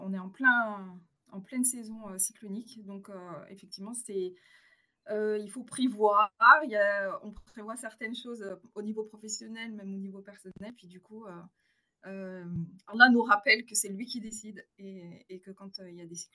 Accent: France; Alors déjà, parce que je suis originaire de La Réunion. Donc, mon père est né à La Réunion. Moi, j'ai grandi en France. Et donc, je suis convertie

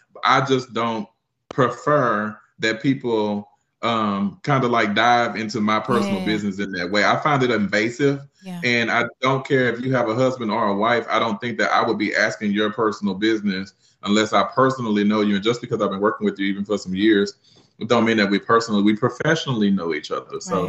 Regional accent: Lake Charles, Louisiana, United States; now in Texas, United States; No, I'm from Louisiana. Me and myself and AJ are from Lake Charles.

